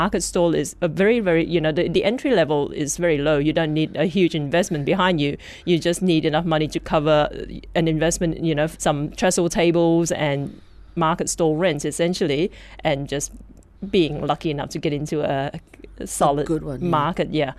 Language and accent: English; Malaysia; a lot of my basic skills were picked up just by spending a lot of time in the kitchen with my stepmom growing up in Malaysia.